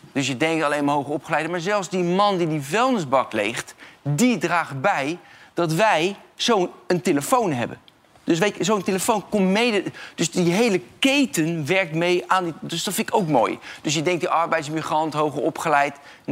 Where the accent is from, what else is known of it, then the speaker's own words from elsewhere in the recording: South Holland, Netherlands; ik kom uit het Westland. En toen ik jong was, toen woonden dus bij ons achter in de schuur... woonden in een caravan, ook arbeidsmigranten.